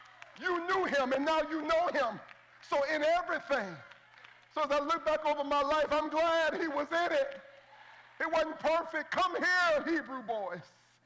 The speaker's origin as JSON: {"language": "English", "town": "Longwood", "region": "Florida", "country": "United States", "said": "I'm from Longwood. I'm proud of it, man. I'm from Longwood."}